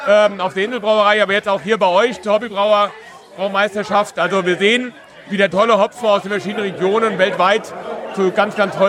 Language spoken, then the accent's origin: German; Oberursel, Hesse, Germany; Wir machen ja auch ein Bierfestival in meiner Heimatstadt, in Obersel.